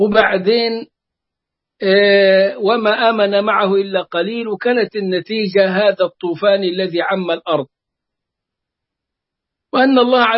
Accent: Egypt; كان إدريس عندنا في مصر عليه السلام

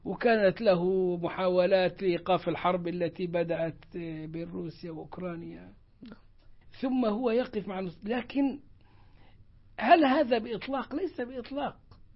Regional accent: Egypt; هؤلاء القراء يختمون القراءة عندنا في مصر

